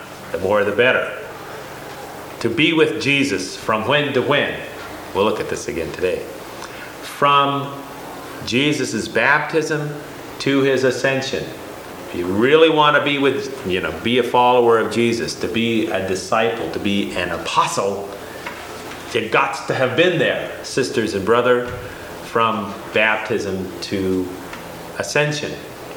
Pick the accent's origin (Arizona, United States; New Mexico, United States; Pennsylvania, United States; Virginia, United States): New Mexico, United States; Shiprock; He writes about Shiprock, New Mexico, where I grew up